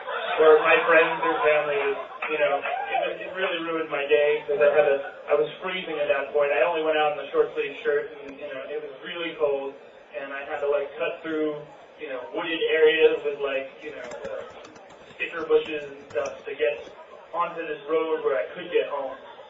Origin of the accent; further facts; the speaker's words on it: East Meadow, New York, United States; staying with a friend in my hometown of East Meadow, Long Island.